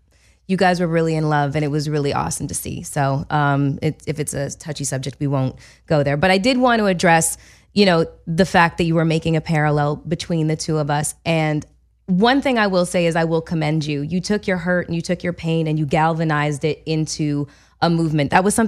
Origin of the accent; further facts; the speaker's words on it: Canada; I'm Canadian